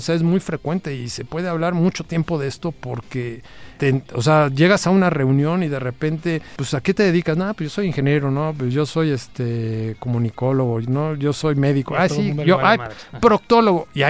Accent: Mexico; como buenos mexicanos, que a lo mejor en algún principio no estamos satisfechos del diagnóstico

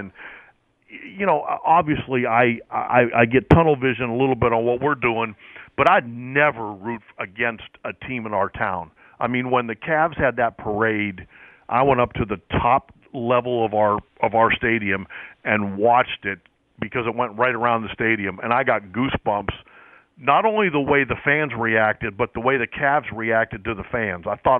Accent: Pennsylvania, United States; I mean, I grew up in outside of Pittsburgh

